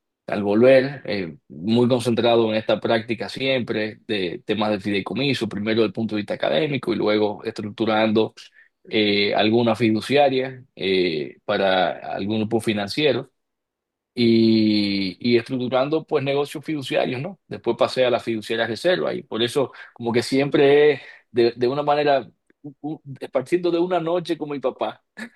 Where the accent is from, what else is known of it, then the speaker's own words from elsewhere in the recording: Dominican Republic; moved away as an adult; luego me fui fuera de República Dominicana cuando hice mi maestría. Y allá estudié con la persona que yo pienso que a nivel académico es superior a todo lo demás.